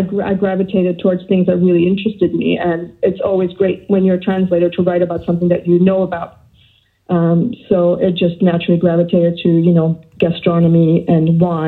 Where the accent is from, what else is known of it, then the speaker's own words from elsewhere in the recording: Canada; moved away as an adult; now in United Kingdom; I'm Canadian, if you can tell by my accent. I'm Italian origin. I moved to the UK about 15 years ago